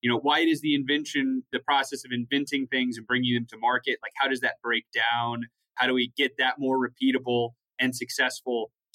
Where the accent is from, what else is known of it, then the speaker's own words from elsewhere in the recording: Texas, United States; I was born and raised in West Texas. Love it out there. You know, it is the land of like cowboys, oil and gas. You know, but after living in the desert for 18 years, I wanted to move on